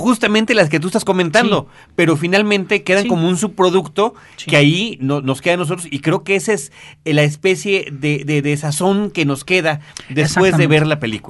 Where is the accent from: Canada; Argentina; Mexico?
Mexico; que creo que como mexicanos es algo que se agradece